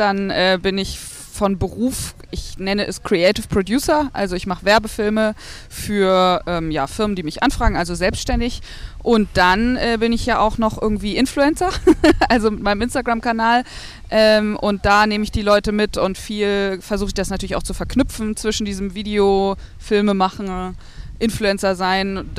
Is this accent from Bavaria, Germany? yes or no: no; Hesse, Germany; Ich glaube, ich war schon immer recht laut und lebendig und irgendwie, weiß ich nicht, Draufgänger. Bin in Hessen aufgewachsen.